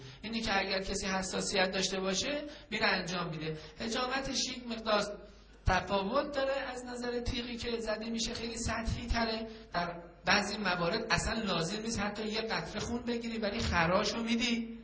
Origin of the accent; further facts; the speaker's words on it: Iran; به عنوان یک مسلمان و به عنوان یک ایرانی